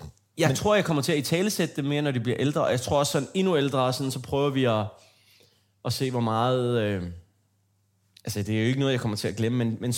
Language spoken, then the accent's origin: Danish; Iran; Danish is a second language; yes, så for, der er vi iranerne!